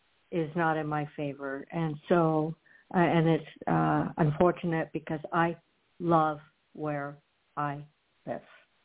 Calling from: Florida, United States; I'm calling from Florida.

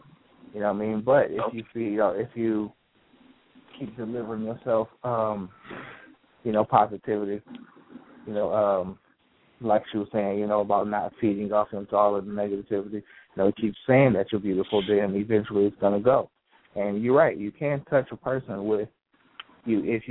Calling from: Detroit, Michigan, United States

